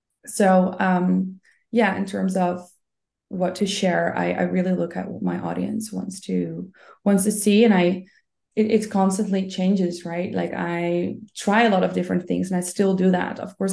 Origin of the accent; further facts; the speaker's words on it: Netherlands; first language Dutch; English is a second language; And I'm also Dutch, so English is not my native language.